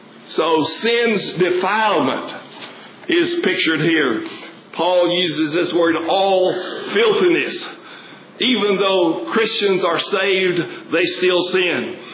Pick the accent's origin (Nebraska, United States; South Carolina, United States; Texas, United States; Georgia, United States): Texas, United States; Genevieve; I grew up out in West Texas, as most of you know, 13 miles north of the big city of Aspremont, population 1,000 at the most, and I grew up in the community called Genevieve.